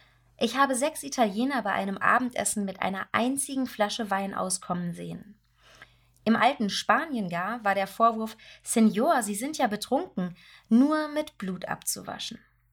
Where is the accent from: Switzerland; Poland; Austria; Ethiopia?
Ethiopia; In meiner Heimat Äthiopien gehört der Vollrausch zu einem Gelage, das diesen Namen verdient.